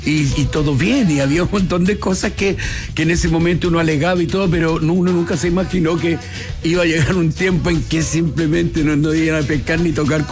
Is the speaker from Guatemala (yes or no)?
no; Brazil; moved away; cuando yo me vine de Brasil, año 91, que empecé a llegar, venir